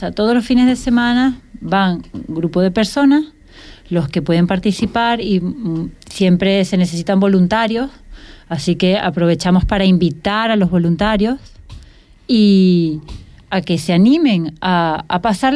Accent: Venezuela; now in Fuerteventura, Spain; Yo vengo de Venezuela.

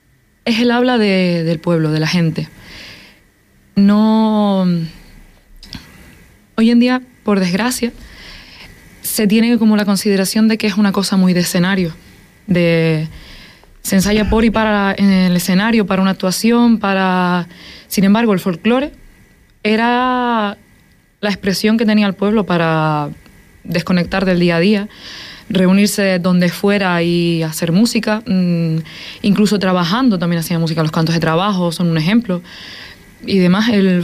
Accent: Canary Islands, Spain; Concretamente somos 8, de los cuales 5 somos canarios

